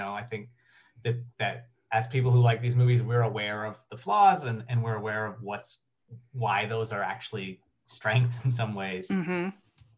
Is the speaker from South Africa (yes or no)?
no; Canada; It's more just I'm from Canada